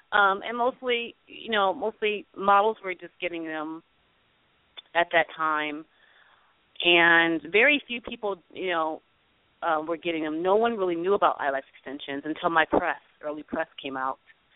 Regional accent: New York City, New York, United States; Okay, well … I'm from New York City. I started as a model and a makeup artist in New York City, actually transitioning out of modeling.

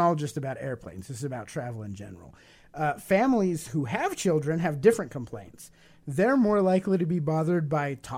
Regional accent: Russia; moved away as an adult; When we came from Russia, Jason was about 2 years old.

